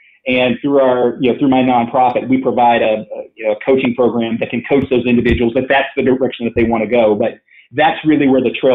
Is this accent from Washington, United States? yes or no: yes; Washington, United States; So in my home state of Washington